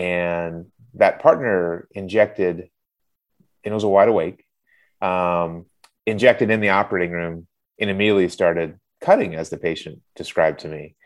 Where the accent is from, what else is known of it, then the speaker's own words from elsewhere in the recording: Alabama, United States; Now that's a little weird growing up in Alabama, but my uncle was a Celtics fan and there was not much professional basketball in Alabama.